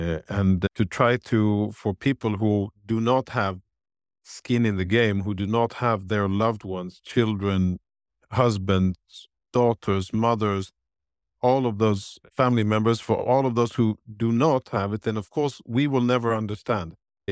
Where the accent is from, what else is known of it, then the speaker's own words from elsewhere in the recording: Malmo, Skåne, Sweden; And I'll be speaking in a few other cities in Sweden as well, Gothenburg and Malmo, of course, my hometown.